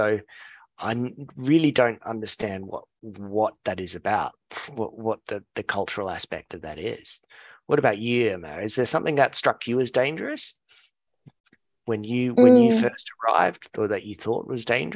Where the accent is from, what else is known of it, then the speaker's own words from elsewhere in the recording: Australia; one of the biggest things that I noticed when I started going overseas as an Australian was the amount that we drink here as well